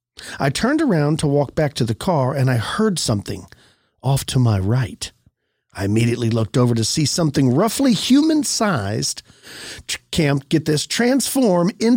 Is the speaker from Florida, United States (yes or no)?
yes; Florida, United States; We're from Florida, so it's just unfamiliar to us.